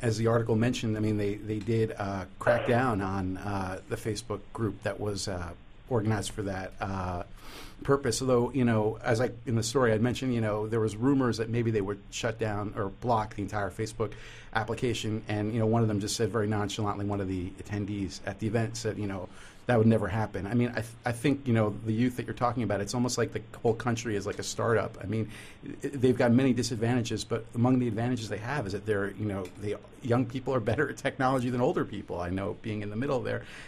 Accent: United States; it's very easy for me as an American to go there knowing that everyone's going to speak English

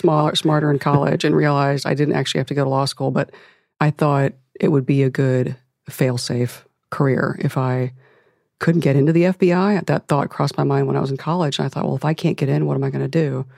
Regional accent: Akron, Ohio, United States; I'm from Akron, Ohio, and Kent State's not too far away.

